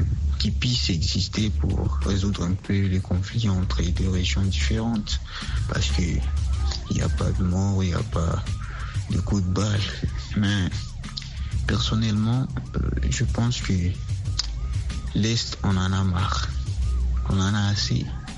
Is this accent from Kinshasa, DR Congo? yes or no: no; Bukavu, South Kivu, DR Congo; je suis congolais de l'Est, dans la province du Sud Kivu et la ville de Bukavu.